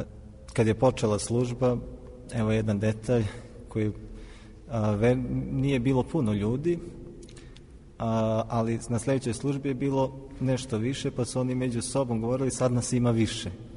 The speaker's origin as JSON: {"language": "Serbian", "town": "Peja", "country": "Kosovo", "lives_now": "Mitrovica, Kosovo", "said": "Ja sam iz Peći. Do 1999. godine bili smo u Peći. Kasnije smo došli ovde u Kosovskoj Mitrovici."}